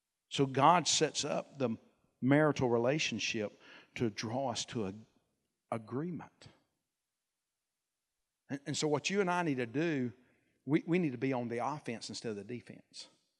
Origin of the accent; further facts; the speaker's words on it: Alabama, United States; I'm from Alabama.